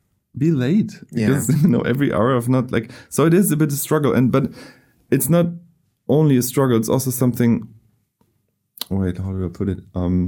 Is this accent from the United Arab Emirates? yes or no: no; Germany; I come from Germany.